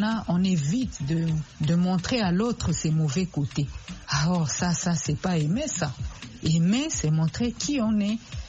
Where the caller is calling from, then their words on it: DR Congo; Bon, ici chez nous, en Afrique, particulièrement en RDC, j'ai pas beaucoup appris ça.